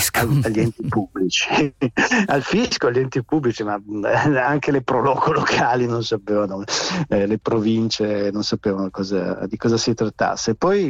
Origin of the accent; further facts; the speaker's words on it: Venice, Veneto, Italy; a Venezia, io sono veneziano